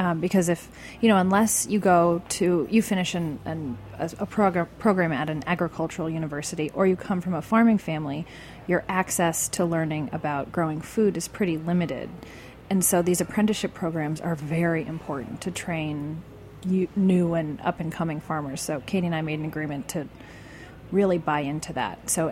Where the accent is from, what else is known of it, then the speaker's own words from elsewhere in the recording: Vermont, United States; I am from Southern Vermont.